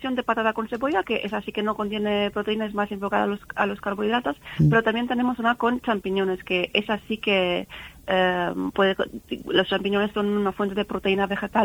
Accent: south, Romania; Spanish is a second language; now in Madrid, Spain; yo soy del sur de Rumanía, que básicamente es la región de los Balcanes

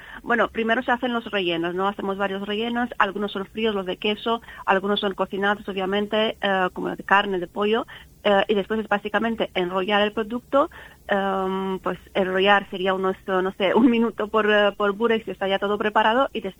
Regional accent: south, Romania; Spanish is a second language; now in Madrid, Spain; yo soy del sur de Rumanía, que básicamente es la región de los Balcanes

